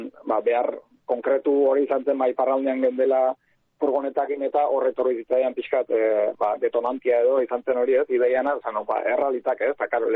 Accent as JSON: {"language": "Basque", "region": "Navarre", "country": "Spain", "lives_now": "San Sebastián, Spain", "said": "Nafarra naiz, baina Donosti mikina ez azken urtetan"}